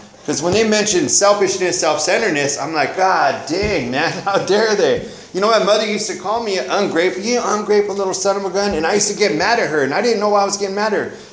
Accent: Santa Maria, California, United States; You know, I grew up here in Santa Maria. I grew up in a neighborhood. I grew up in two different neighborhoods. I grew up in the projects, and I also grew up on the east side.

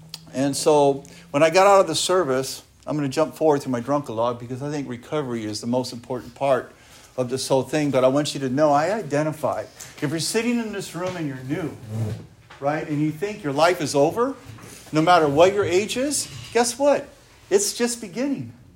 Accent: Guadalupe, California, United States; I grew up in Guadalupe, California.

